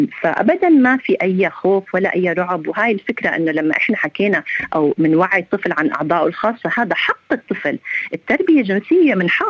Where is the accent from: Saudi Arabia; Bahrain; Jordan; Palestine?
Jordan; now in Switzerland; أنا أصلي أردنية فلسطينية وحاليا مقيمة بسويسرا، وصار لي متغربة أكثر من 20 سنة، يعني صار لي 20 سنة عايشة برجة العالم العربي أو الأردن.